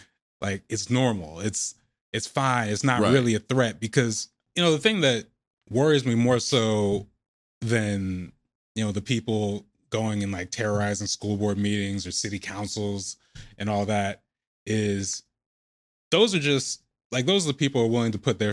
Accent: Lake Oswego, Oregon, United States; I grew up in Lake Oswego, Oregon.

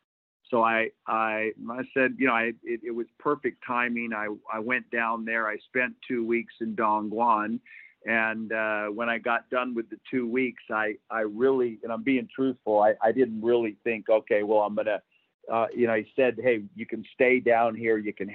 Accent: Victoria, Australia; And you go to China and you walk in there and it's like I'm from Victoria, all that, my background

